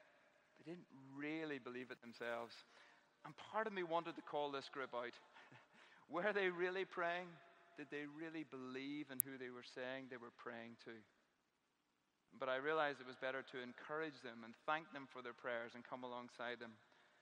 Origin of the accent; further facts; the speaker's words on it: Portstewart, Northern Ireland, United Kingdom; I'm from Port Stewart.